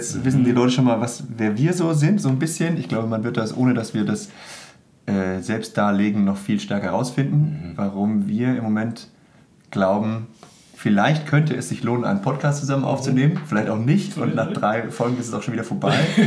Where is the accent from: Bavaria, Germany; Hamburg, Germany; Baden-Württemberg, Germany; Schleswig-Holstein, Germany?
Schleswig-Holstein, Germany; Kiel; ich komme aus Kiel, obwohl ich gebürtig woanders herkomme, aber ich mich doch so gut ich kann mit Kiel identifizieren möchte, weil ich da mich sehr, sehr beheimatet und nicht nur zu Hause fühle. Und darum würde ich sagen, ich bin Kieler